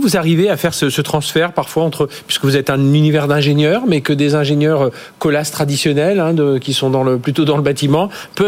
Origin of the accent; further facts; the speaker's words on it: Paris, Île-de-France, France; En tant que Parisien, on sait tout ce que c'est que le nid de poule sur la route et tout ça.